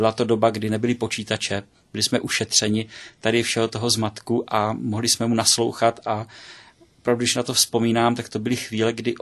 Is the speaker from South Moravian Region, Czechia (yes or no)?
yes; Starovice, South Moravian Region, Czechia; also born or lived in Hustopeče; Narodil jsem se v Hustopečích a vyrůstal jsem první 4 roky ve vesnici Starovice.